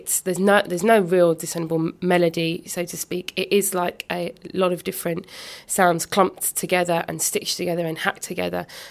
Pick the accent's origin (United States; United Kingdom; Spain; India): United Kingdom; Portland; I didn't grow up in North London. I grew up in Portland